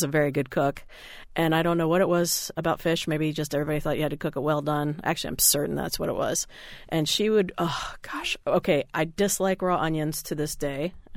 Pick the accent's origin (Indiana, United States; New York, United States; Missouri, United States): Indiana, United States; I didn't like fish when I was a kid either because I grew up in Indiana. There was no fish.